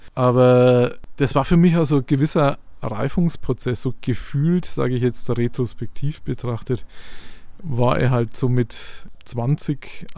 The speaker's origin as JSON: {"language": "German", "town": "Kulmbach", "region": "Bavaria", "country": "Germany", "lives_now": "Fürth, Germany", "said": "Nein, ich komme aus Kulmbach eigentlich."}